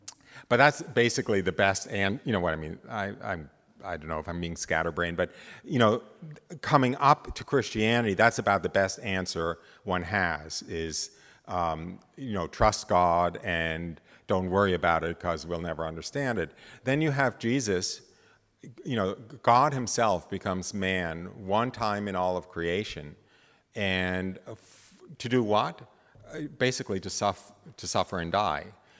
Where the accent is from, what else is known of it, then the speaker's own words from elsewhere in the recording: United States; we grew up in the United States, we have indoor plumbing, we have electric light, we have central heating